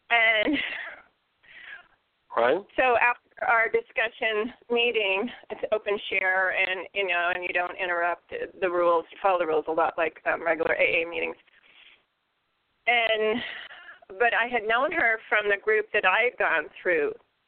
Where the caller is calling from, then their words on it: Ocala, Florida, United States; in Ocala.